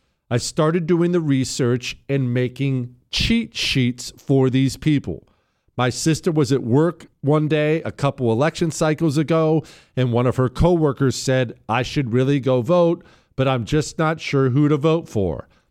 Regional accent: United States; But by the way, I still eat fast food. I'm still an American.

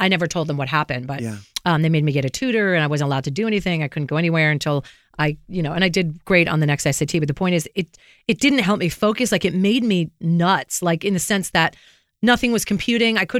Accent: South Plainfield, New Jersey, United States; But where I grew up in South Plainfield, New Jersey, nobody was smoking crack or smack or glass or anything.

